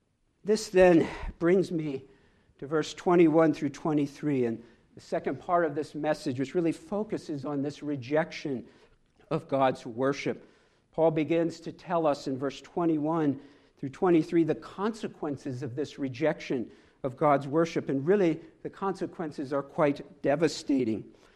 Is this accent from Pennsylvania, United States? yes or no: yes; Philadelphia, Pennsylvania, United States; I'm from Philadelphia.